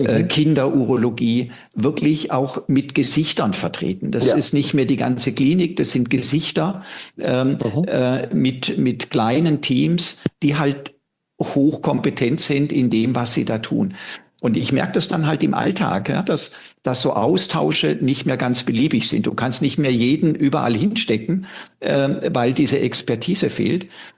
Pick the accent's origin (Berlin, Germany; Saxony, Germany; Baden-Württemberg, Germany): Baden-Württemberg, Germany; Donaueschingen; hört man wahrscheinlich von meiner Sprachmelodie her. Ja, ich komme aus der Ecke von Freiburg, aus dem südlichen Schwarzwald, dort, wo die Donau entsteht, aus Donau-Eschingen.